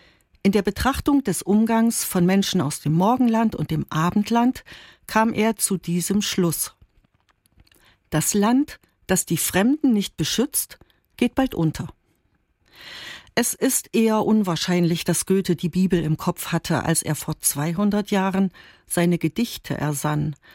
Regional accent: Weimar, Thuringia, Germany; In meiner Heimatstadt Weimar begegnet man ihm auf Schritt und Tritt, Johann Wolfgang von Goethe.

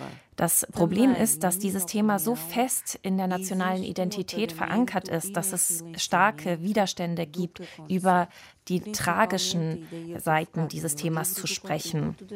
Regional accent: Portugal; moved away; auch meiner Jugend in Portugal, über das Leben im Exil und auch diese Frage, die ich bereits erwähnt habe, egal wo man ist, immer als Ausländer wahrgenommen zu werden.

